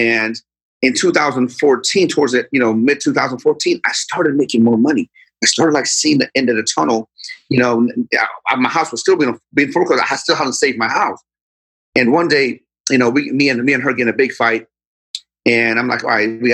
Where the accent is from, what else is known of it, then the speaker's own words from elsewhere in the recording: Sharon, Pennsylvania, United States; remember, I'm from Sharon, Pennsylvania, where, you know, you make $20 an hour, you freaking made it.